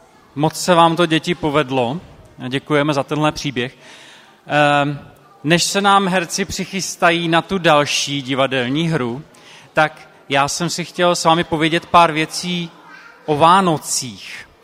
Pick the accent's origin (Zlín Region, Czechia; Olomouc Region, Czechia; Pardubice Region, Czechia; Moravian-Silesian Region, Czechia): Zlín Region, Czechia; protože jsem z Valašska